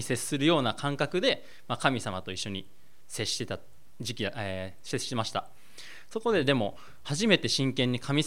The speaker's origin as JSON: {"language": "Japanese", "town": "Yokosuka", "region": "Kanagawa", "country": "Japan", "said": "父がここから離れて神奈川県の横須賀に行った後僕は生まれたので、僕自身は神奈川県出身なんです。"}